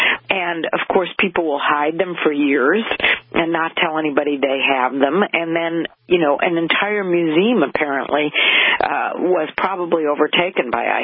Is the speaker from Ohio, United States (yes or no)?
yes; Cleveland, Ohio, United States; the great state of Ohio. Cleveland, my hometown